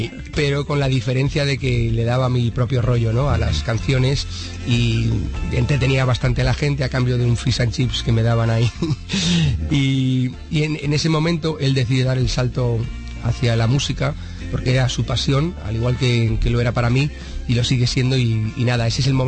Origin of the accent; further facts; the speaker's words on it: Madrid, Community of Madrid, Spain; moved away; also born or lived in Liverpool, United Kingdom; soy un madrileño con familia gallega, que se muda a Inglaterra, bueno, primero por una beca que me dan para ir a la escuela de … Liverpool. Ahí paso 2 o 3 años.